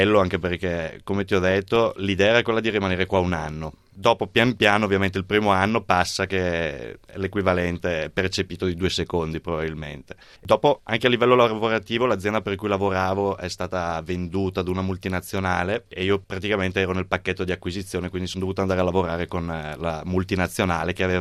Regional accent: Brescia, Lombardy, Italy; io sono di Brescia e la nostra realtà comunque è una realtà abbastanza attiva dal punto di vista lavorativo

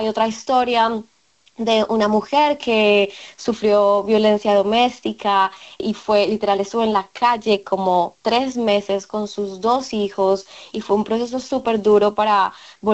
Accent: Colombia; yo soy periodista también de Colombia

